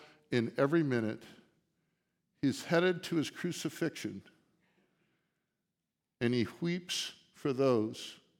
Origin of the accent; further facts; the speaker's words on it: United States; Now you may get the hint that I don't quite get it, being an American, and we don't give people rule and power simply because of heredity.